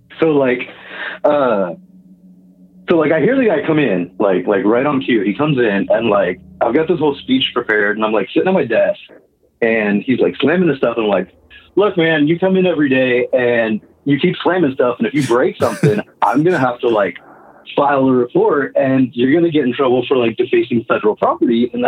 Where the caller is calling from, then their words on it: Kansas, United States; I'm calling from Kansas.